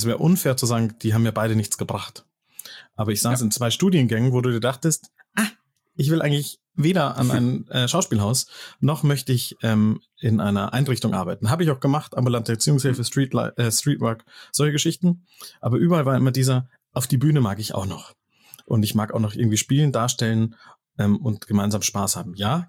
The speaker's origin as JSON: {"language": "German", "town": "Munich", "region": "Bavaria", "country": "Germany", "tie": "born or raised there", "said": "Und dann musste ich nach München West. Genau. Aber edel gestartet, quasi fast in Schwabing und dann in die Outskirts of Munich zurück."}